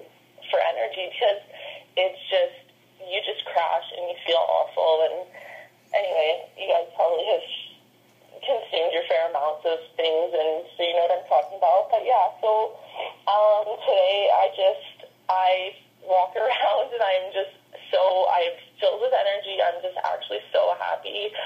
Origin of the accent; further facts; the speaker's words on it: Ontario, Canada; now in Calgary, Canada; so I am from Ontario. I moved to Calgary a year ago